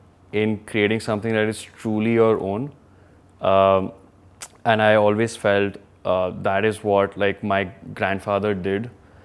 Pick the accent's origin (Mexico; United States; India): India; Kanpur, Uttar Pradesh; I grew up in Kanpur, and in my house at some point there were about 30-40 people who were living, and grew up in this like Baniya family, you know, generational sort of family business.